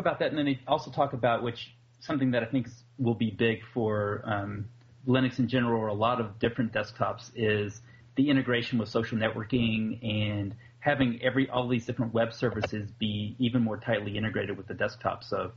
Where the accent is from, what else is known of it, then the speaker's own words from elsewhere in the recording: the South, United States; I mean, I'm from the South, so